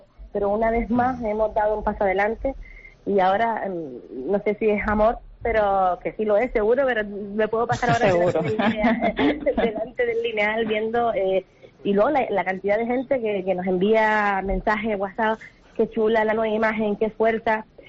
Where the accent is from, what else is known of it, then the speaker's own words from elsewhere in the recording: Canary Islands, Spain; todos los que somos canarios